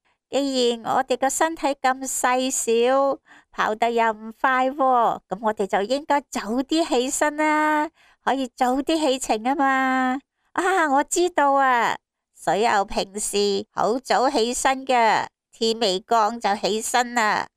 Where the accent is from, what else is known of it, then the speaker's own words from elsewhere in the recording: China; 我哋中国人就用十二生肖嚟计算年份，大家都知道啦。